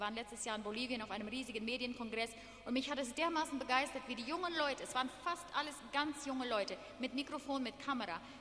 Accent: Paraguay; German is a second language; ich komme aus Paraguay, gebürtig aus dem Herzen von Südamerika

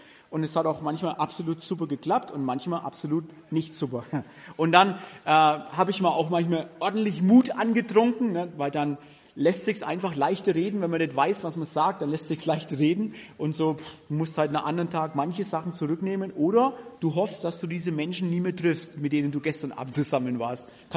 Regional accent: Kannerscheid, Germany; damals in Kannerscheid, wo ich aufgewachsen bin.

